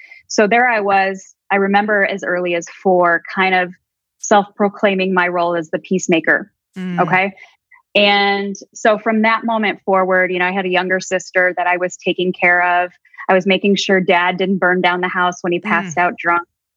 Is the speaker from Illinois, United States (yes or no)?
yes; Chicago, Illinois, United States; So I was born and raised in the Midwest, Chicago.